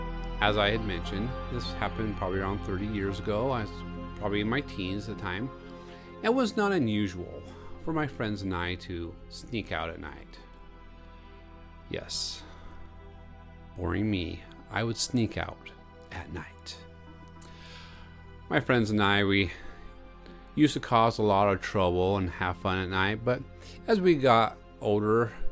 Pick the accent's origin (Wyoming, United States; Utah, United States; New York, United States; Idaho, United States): Utah, United States; I am from Utah.